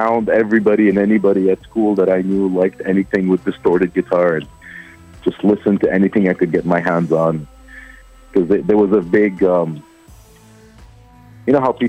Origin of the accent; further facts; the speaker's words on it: Dubai, United Arab Emirates; And I grew up in Dubai. It's a desert.